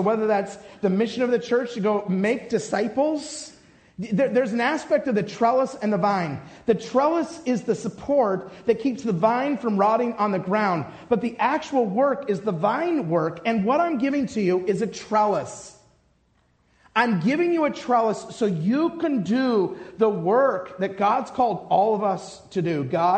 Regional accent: Utah, United States; Or for me, I'm from Utah, right?

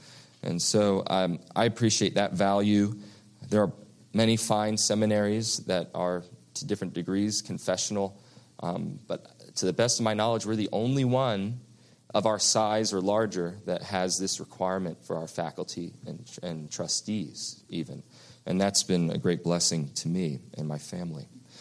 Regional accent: East Coast, United States; When I grew up on the East Coast

